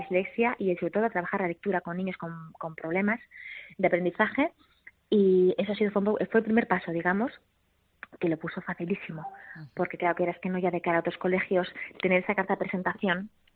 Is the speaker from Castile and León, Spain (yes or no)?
no; Bilbao, Basque Country, Spain; Aquí se ve que soy de Bilbao, ¿no?